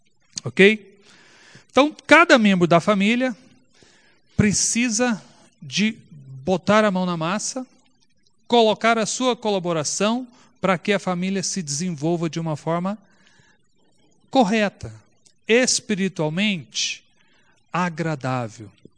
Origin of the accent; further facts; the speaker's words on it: Rubiataba, Goiás, Brazil; Aliás, quando garoto, foi um pessoal de Jundiaí lá em Rubiataba